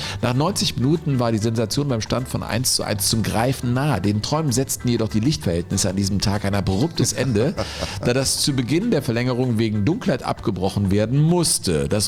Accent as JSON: {"language": "German", "town": "Menden", "region": "North Rhine-Westphalia", "country": "Germany", "tie": "born or raised there", "said": "Eine Kostprobe bietet dabei meine Heimatstadt Menden"}